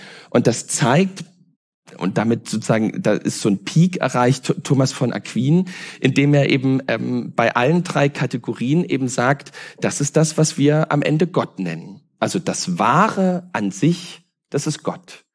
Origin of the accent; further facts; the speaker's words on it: East Germany, Germany; die ja bei uns in Ostdeutschland katastrophal waren